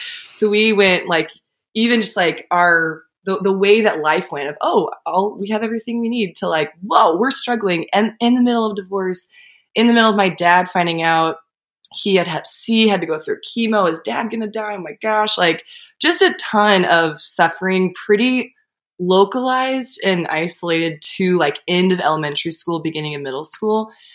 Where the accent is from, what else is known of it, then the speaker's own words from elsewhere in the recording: Portland, Oregon, United States; also born or lived in Houston, Texas / Toronto, Canada; because I was born in Houston, Texas. I lived in Toronto, Canada. I grew up in Portland, Oregon. Went to college in Eugene.